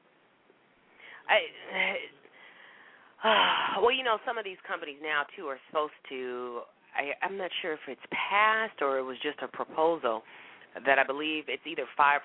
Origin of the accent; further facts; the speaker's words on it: United States; as an American, grants, scholarships are so scarce for us to continue either getting a technical or vocational degree